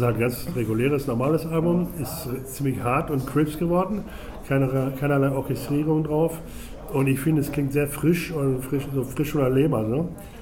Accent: North Rhine-Westphalia, Germany; now in Herne, Germany

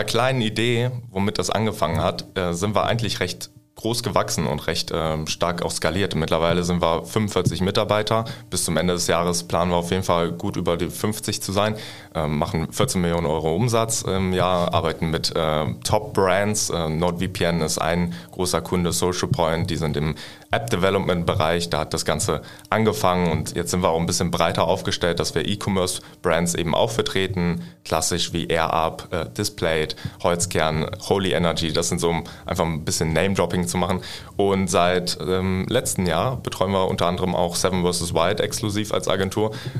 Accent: North Rhine-Westphalia, Germany; born there; now in Hamburg, Germany; Ja, Kleinstadt neben Düsseldorf

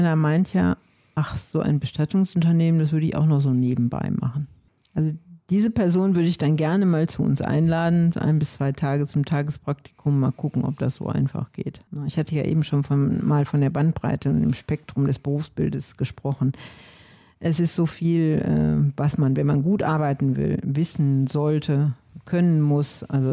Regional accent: Wuppertal, North Rhine-Westphalia, Germany; Ja, Wuppertal ist meine Heimat. Ich bin ja immer wieder hierhin zurückgekehrt

